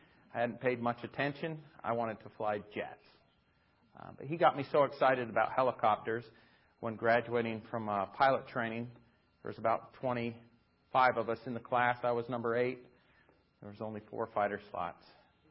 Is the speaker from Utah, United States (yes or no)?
yes; Logan, Utah, United States; now in Tempe, United States; So I was born and raised in Logan, Utah, in the Rockies, and did ROTC at Arizona State University.